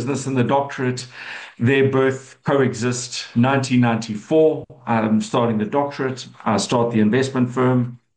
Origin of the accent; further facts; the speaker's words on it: Durban, KwaZulu-Natal, South Africa; born there; I was born in Durban. I went to a school called Westfall Boys High